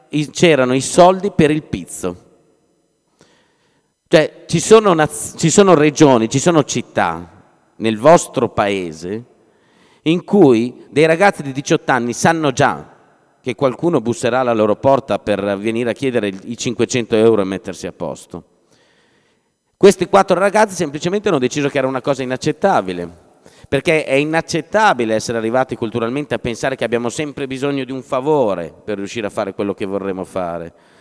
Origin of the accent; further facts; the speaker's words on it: Lodi, Lombardy, Italy; Io vengo da Lodi, non so se conoscete Lodi.